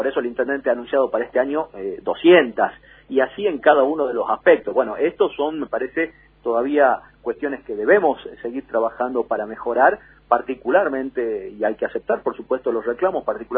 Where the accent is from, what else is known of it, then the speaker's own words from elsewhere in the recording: Jujuy, Argentina; Nosotros somos jujeños, es más, a mí me ha tocado la suerte de pertenecer a una familia que hace más de 150 años vive a la margen del río Civicivi